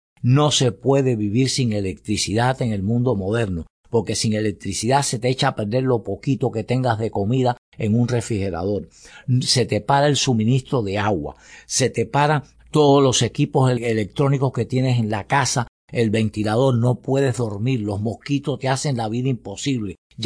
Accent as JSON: {"language": "Spanish", "country": "Cuba", "said": "Vamos a sentarnos como cubanos de alguna manera"}